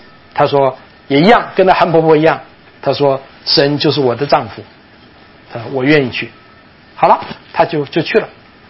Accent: Taichung, Taiwan; 派在台湾，就是我长大的地方台中

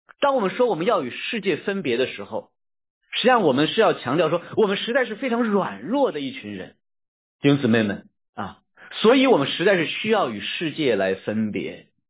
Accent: China; 我们中国人讲近朱者赤，近墨者黑

